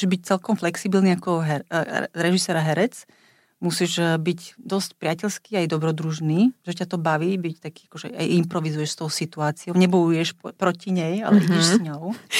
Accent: Bratislava, Bratislava Region, Slovakia; A tým, že ja som Bratislavčanka, tak si to užijem z toho pohľadu

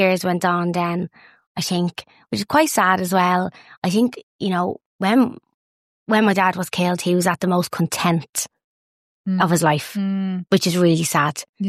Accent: Dublin, Leinster, Ireland; Yeah, so we're originally from Cabra.

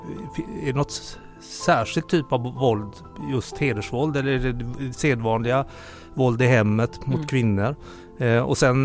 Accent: Gothenburg, Västra Götaland County, Sweden; now in Lund, Sweden; Jag är göteborgare i skånsk exil. Jag bor i Lund.

